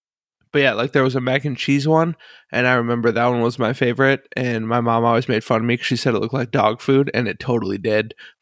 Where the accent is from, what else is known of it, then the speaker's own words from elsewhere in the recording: Minnesota, United States; Ugh, I've never had spam, not once in my life. And I grew up in Spam Town, USA.